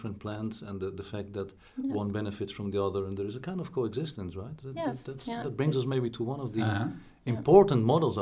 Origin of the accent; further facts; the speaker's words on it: Greece; now in Netherlands; I grew up in Greece, actually, so I studied there. My parents went there in the 70s, 80s, actually, early 80s. And then I moved back to the Netherlands, so I went to a Greek school.